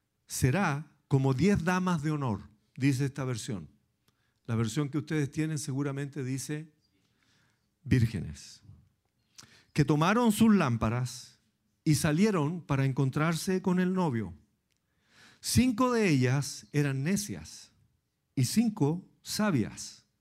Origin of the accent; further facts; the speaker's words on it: Chile; Pero, aun cuando hemos tenido terremotos tremendos, 1906 en mi país, ¿no? En Chile, 1937, 1960, 1985.